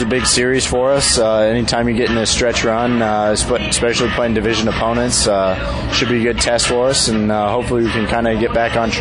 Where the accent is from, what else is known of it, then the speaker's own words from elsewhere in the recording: Denver, Colorado, United States; Well, I'm originally from Denver, so being able to make my debut at Coors Field was really special.